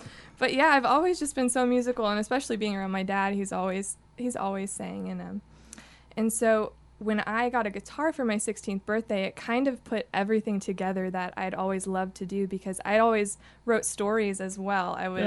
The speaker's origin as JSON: {"language": "English", "town": "Nashville", "region": "Tennessee", "country": "United States", "tie": "born there", "said": "I was born right down the road at Centennial Hospital."}